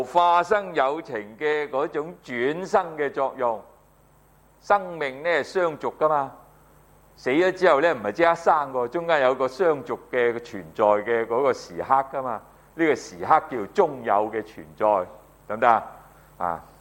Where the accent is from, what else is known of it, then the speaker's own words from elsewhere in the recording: China; 慈字咧，我哋中國人係咩啊？我哋去祭祀噶嘛